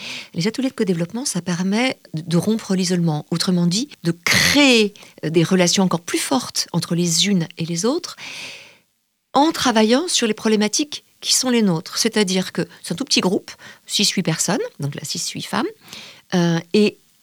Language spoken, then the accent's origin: French; Brittany, France; Moi, je suis originaire des Côtes d'Armor, mais bon, c'est presque pareil.